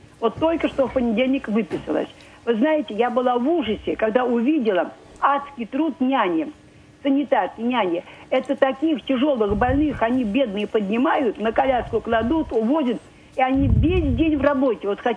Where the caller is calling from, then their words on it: Jurmala, Latvia; А вот я из Юрмала звоню, да?